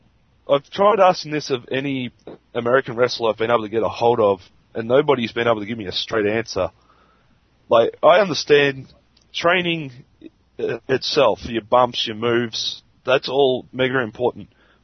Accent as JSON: {"language": "English", "country": "Australia", "said": "I'm an Australian independent."}